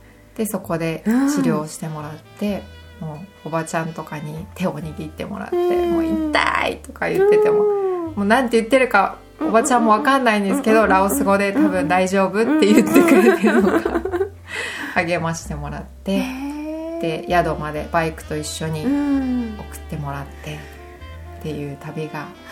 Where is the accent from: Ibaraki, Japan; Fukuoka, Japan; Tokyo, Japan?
Fukuoka, Japan; 福岡出身なんですが、うん、福岡の実家に宛てて